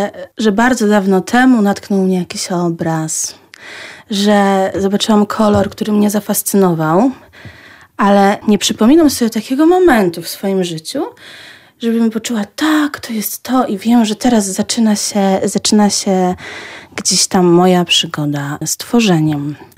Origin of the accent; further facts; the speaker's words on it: Lublin, Lublin Voivodeship, Poland; bo pochodzę z Lublina, jestem taką rodowitą lublinianką, dziewczyną ze Starego Miasta.